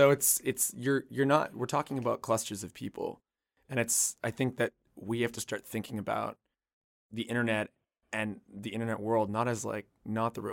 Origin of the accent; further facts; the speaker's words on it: Canada; I'm from Canada.